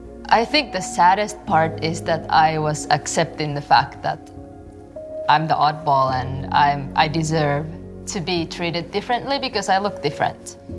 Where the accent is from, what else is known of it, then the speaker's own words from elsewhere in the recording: Finland; I am half Japanese, half Finnish. I grew up in Finland, and I'm a born and raised Christian.